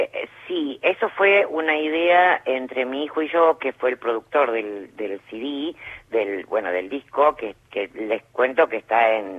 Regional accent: Avellaneda, Buenos Aires Province, Argentina; born there; porque yo nací en Avellaneda, y en Avellaneda es donde yo escuchaba

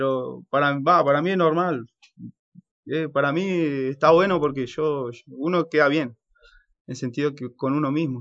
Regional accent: Ingeniero Jacobacci, Río Negro, Argentina; Sí, soy de Jacobacci, con orgullo lo decís porque sos allá, un pueblo chico, y salí a un lugar grande

